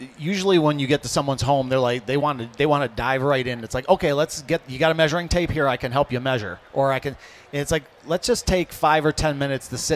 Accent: Hamtramck, Michigan, United States; my house growing up in Hamtramck, I remember used to have to chip the ice off the aluminum windows

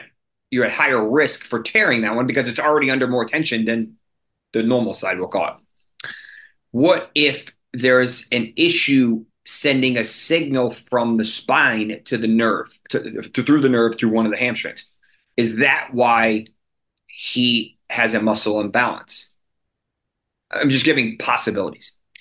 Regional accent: Boston, Massachusetts, United States; I feel like if you think about it, like I grew up in Boston, so I watched Brady forever.

